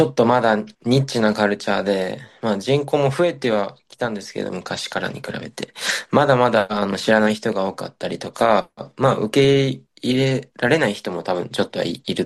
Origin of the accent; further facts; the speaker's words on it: Tokushima, Japan; 自分、地元が徳島県っていうところにあるんですけど、日本の徳島県っていう町の田舎で育ったんですけど